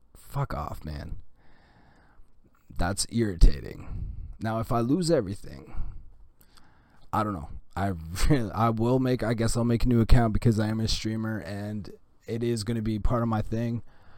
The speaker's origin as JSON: {"language": "English", "country": "Canada", "said": "I'm Canadian."}